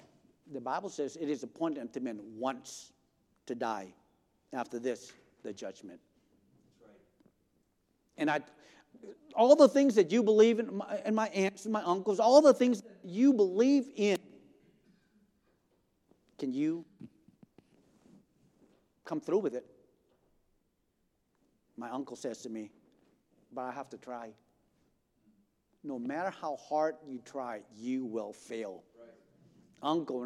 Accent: United States; When we grew up in America, where everything is almost like Disneyland, right?

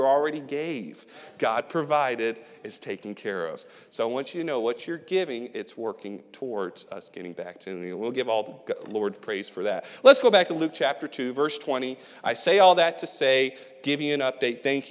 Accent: England, United Kingdom; You certainly don't hear my English accent because it's not there. But anyway, I grew up over there. I was born over there. My parents are still over there as missionaries.

